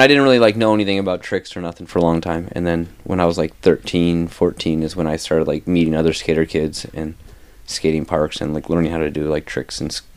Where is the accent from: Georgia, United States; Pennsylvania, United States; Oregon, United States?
Oregon, United States; also born or lived in Washington, United States; I was raised in Oregon. I lived in Washington until I was like 4.